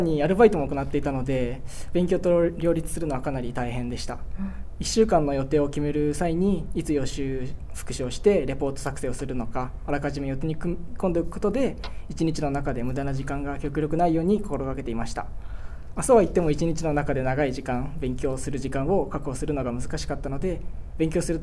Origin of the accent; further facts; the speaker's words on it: Yamanashi, Japan; 私は生まれも育ちも山梨で、住み慣れたこの山梨から離れたくないという気持ちがあり、